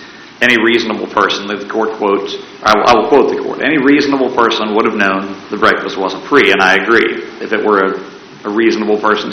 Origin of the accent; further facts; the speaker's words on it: Lynchburg, Virginia, United States; from Lynchburg.